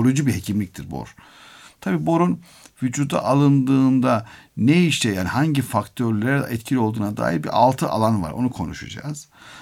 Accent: Trabzon, Turkey; Bizim orada yaşlılarımız, ben de Trabzonluyum.

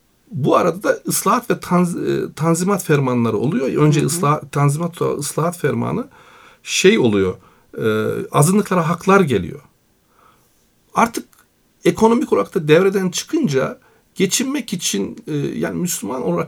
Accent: Torul, Gümüşhane, Turkey; born there; Ben Gümüşhane'nin Toral ilçesinde doğdum. İşte Karadenizliyim.

